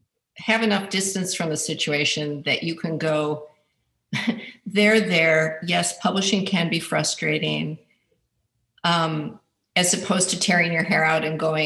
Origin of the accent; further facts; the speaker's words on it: Cleveland, Ohio, United States; because I'm from Cleveland.